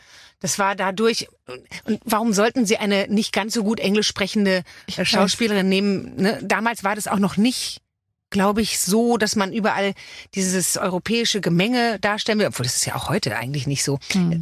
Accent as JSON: {"language": "German", "town": "Düsseldorf", "region": "North Rhine-Westphalia", "country": "Germany", "tie": "born or raised there", "said": "In Düsseldorf."}